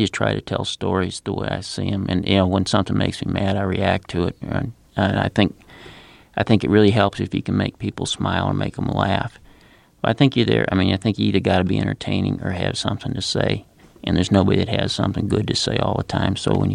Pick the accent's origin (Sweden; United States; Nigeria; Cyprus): United States; South Dakota; You know, that's how I was brought up. I'm from South Dakota. I'm not from a city, and that's how I'm comfortable.